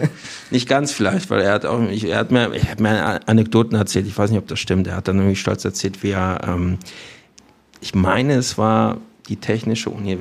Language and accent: German; Bremerhaven, Bremen, Germany; born there; dann sind wir dort in Bremerhaven zur Welt gekommen. Mein Bruder in Polen, der ist ein bisschen älter als ich, und ich dann in Bremerhaven.